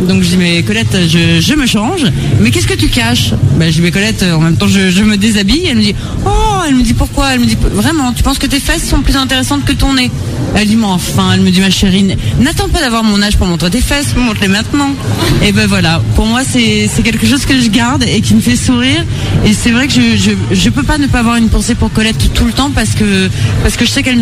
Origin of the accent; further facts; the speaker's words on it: Paris, Île-de-France, France; Après, moi je suis parisienne